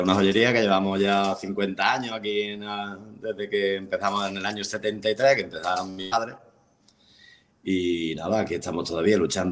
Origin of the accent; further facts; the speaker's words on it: El Gastor, Andalusia, Spain; now in Algodonales, Spain; pues nosotros venimos del Gastó, de otro pueblecito que hay al lado, a 10 kilómetros